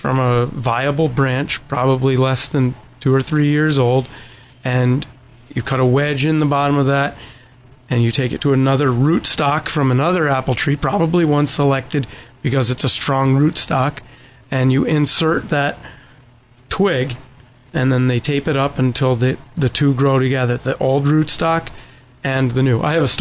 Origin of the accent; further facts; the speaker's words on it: United States; As an American, if I were to say no chemical fertilizers allowed anywhere, well, I might weigh a little bit less, possibly, right.